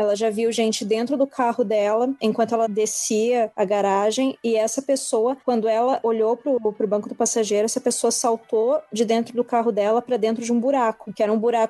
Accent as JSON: {"language": "Portuguese", "town": "Porto Alegre", "region": "Rio Grande do Sul", "country": "Brazil", "lives_now": "Curitiba, Brazil", "said": "Eu sou de Porto Alegre, eu moro em Curitiba, mas eu já morei em alguns lugares do mundo a trabalho."}